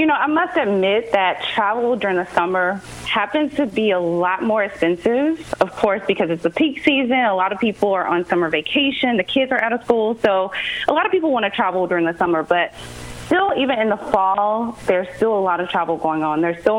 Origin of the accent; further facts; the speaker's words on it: Arkansas, United States; being that I am from Arkansas, so by default, I always cheer for